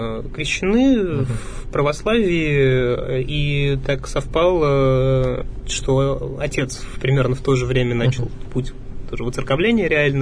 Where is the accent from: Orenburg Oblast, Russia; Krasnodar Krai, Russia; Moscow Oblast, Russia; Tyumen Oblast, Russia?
Orenburg Oblast, Russia; Orenburg; now in Yekaterinburg, Russia; потому что я просто родом не из Екатеринбурга, я приехал сюда на 1000 километров с Южного Урала, из Оренбурга.